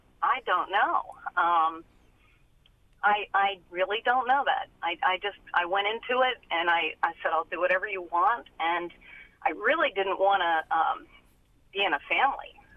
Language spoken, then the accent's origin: English; Baltimore, Maryland, United States; I'm 64 years old. I grew up in Baltimore.